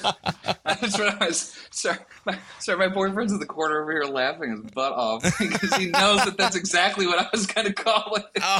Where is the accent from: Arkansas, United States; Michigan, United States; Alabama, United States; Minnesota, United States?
Alabama, United States; growing up in Alabama.